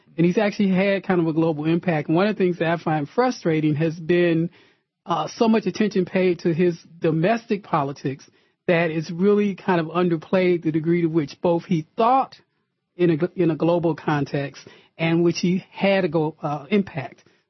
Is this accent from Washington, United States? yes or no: no; Detroit, Michigan, United States; And I grew up in Detroit. And when I came out of high school in the early 70s, I literally was able to walk to the factory and start working